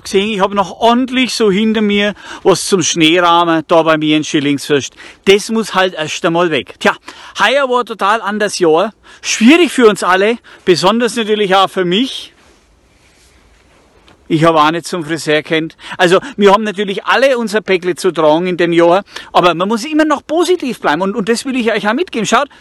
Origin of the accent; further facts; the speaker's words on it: Bavaria, Germany; Ich bin als Mittelfranke kein in Unterfranken, weil die Stimmung immer so schön ist. Ja, und als Mittelfranke hätte ich auch nach Unterfranken gemisst.